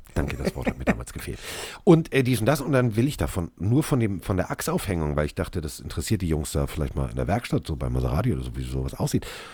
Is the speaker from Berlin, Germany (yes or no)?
no; Hamburg, Germany; ich bin aus Hamburg